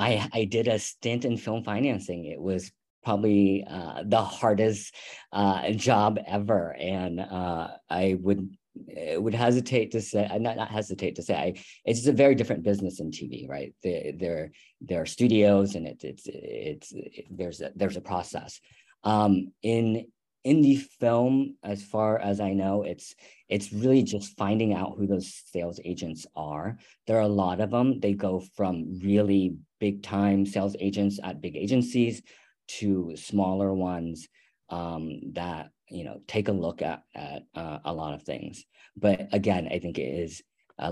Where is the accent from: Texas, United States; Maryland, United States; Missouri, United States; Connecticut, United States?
Texas, United States; So I am a Texan born and raised, if we're going to go that far back. I went to school in New York